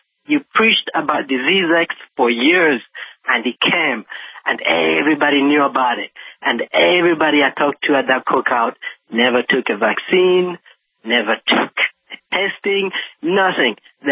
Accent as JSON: {"language": "English", "region": "Virginia", "country": "United States", "moved": "yes", "lives_now": "Slovakia", "said": "I'm originally from Virginia. I moved to Slovakia in 2020"}